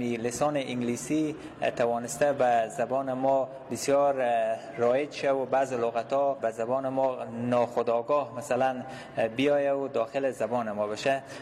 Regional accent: Afghanistan; first language Dari; زبان مادری من دری هسته

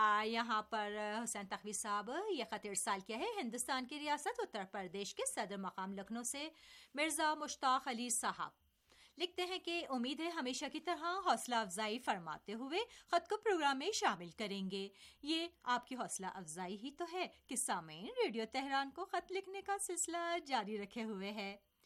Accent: Pakistan; مجھے خود بھی یاد ہے جب ہم چھوٹے تھے اور پاکستان میں تھے

